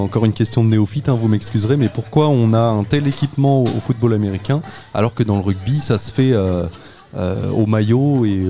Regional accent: France; moi, en tant que Français, je me fais

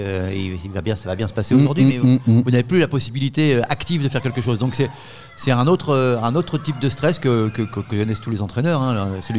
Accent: Fécamp, Normandy, France; moved away as an adult; ça fait 35 ans que je suis parti de Fécamp. Je suis resté ici jusqu'au bac et puis après, je suis parti pour les questions d'études.

